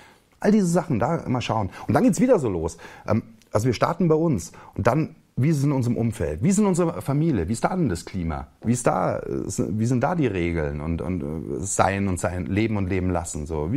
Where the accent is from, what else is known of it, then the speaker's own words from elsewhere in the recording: Chemnitz, Saxony, Germany; Da, wo ich herkomme, in Chemnitz, das war das ehemalige Karl-Marx-Stadt, da ist noch das Karl-Marx-Monument.